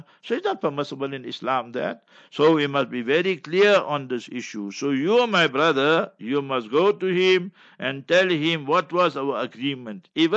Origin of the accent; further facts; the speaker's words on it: South Africa; I am from South Africa.